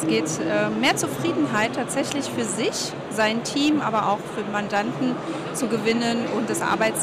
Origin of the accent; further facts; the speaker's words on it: Meerbusch, North Rhine-Westphalia, Germany; Ich komme hier aus Meerbusch